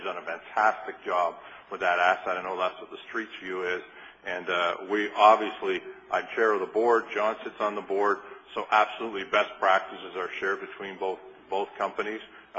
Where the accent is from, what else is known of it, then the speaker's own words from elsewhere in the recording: Canada; as a Canadian